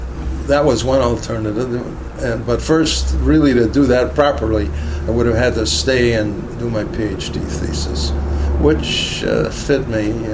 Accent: Midwest, United States; I was a rube from the Midwest, and here was a sophisticated lady

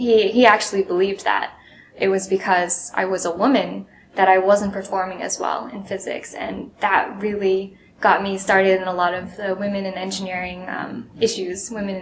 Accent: Florida, United States; also born or lived in Austin, Texas; So at some point after I was born in Austin, Texas, I moved to Florida. And so I did my high school in Florida.

